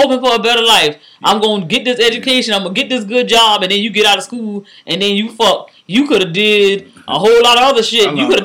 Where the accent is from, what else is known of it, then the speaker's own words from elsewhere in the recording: Georgia, United States; She would have to be a black person from my home state of Georgia with the bullshit, but she sounds stupid as hell.